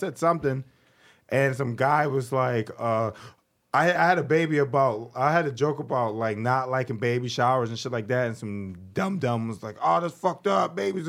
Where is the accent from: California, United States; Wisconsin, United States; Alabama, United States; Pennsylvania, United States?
Pennsylvania, United States; Philadelphia; also born or lived in Scranton; I bounced all around. I lived all over Pennsylvania, but I was born and raised in North Philly. Like 32nd and Norris, like that's where my grandmother and all them were from.